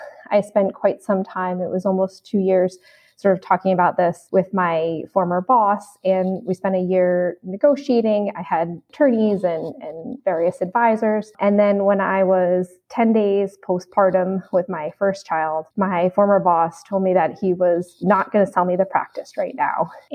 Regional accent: Connecticut, United States; I grew up in Connecticut. I graduated from Michigan State in 2009. Then I went out to Arizona to do an internship

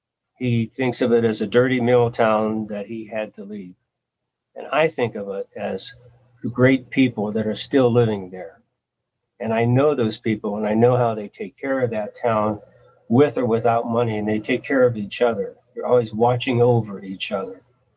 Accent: Youngstown, Ohio, United States; one of the narrators is Youngstown. And so it just hit me that I have been writing about my hometown forever, you know, and I never let my hometown speak.

